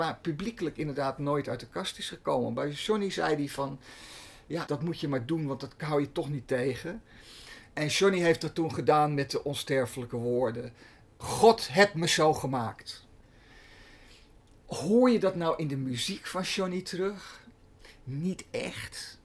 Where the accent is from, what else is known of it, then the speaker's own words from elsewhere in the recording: Amsterdam, North Holland, Netherlands; born there; Ik ben een geboren Amsterdammer, ja.